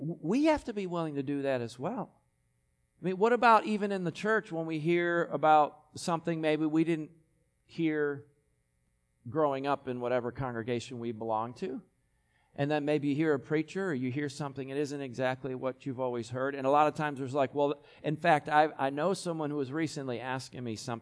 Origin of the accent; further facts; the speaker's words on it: New York, United States; accent: Western New York; People say, well, you're not from around here. Where are you from? New York.